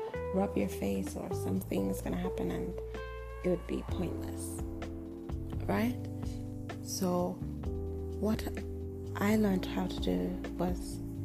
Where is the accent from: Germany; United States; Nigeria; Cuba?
Nigeria; you're not Nigerian, because I'm Nigerian.